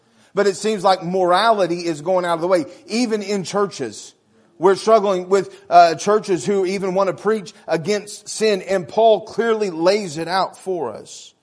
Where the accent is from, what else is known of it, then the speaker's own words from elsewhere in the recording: Arkansas, United States; people did not have a hard time telling that I was from Arkansas. I said words like, y'all.